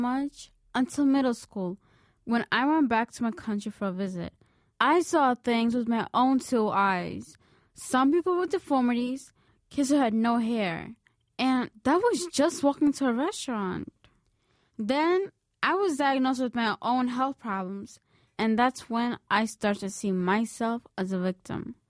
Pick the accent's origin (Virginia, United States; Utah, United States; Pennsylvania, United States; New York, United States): New York, United States; New York City; also born or lived in Minsk, Belarus; I was born in Minsk, the capital of Belarus. After trouble happened, my country got the most radiation. When I was five, we moved to New York City. But at home, the Russian radio station is still always on.